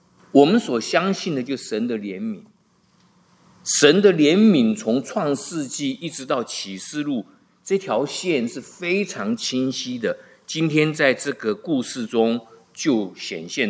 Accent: China; 就像我们中国人的饭是主食，或者北方人的面条

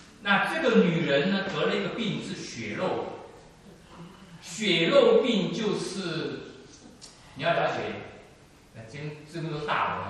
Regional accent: China; 你我中国人就没有什么大不了

